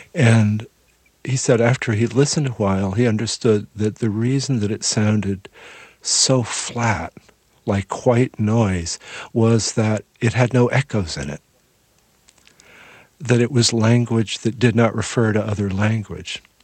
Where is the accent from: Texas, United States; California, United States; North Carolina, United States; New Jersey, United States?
California, United States; San Francisco; Well, yes and no, because growing up in San Francisco, I grew up around, I was in high school when the Beat Generation was in North Beach.